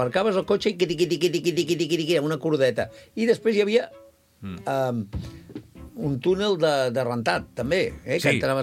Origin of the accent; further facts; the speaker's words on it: Barcelona, Catalonia, Spain; del meu pis de petit a Barcelona